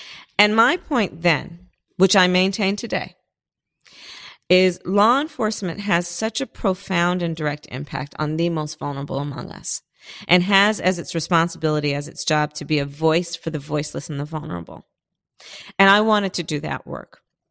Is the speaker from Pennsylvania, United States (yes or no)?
no; Berkeley, California, United States; also born or lived in Oakland; I was born in Oakland. I grew up in Berkeley, in the flatlands, on the other side of the tracks.